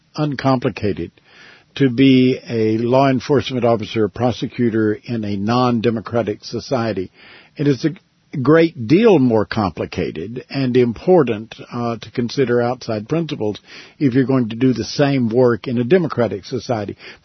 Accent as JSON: {"language": "English", "region": "Texas", "country": "United States", "said": "cases that I am familiar with because I'm from Texas are Rendell Dell Adams, Clarence Brantley."}